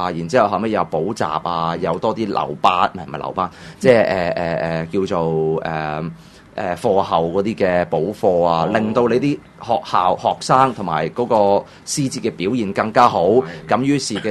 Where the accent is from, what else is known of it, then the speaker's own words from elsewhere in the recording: Hong Kong; 我哋香港人，即係我哋香港咧